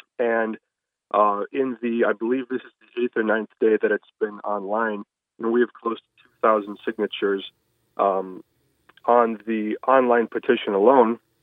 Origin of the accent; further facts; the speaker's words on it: Valparaiso, Indiana, United States; I'm from Valpo, and I went to Valparaiso High School, and I was in jazz at the high school for about 4 years there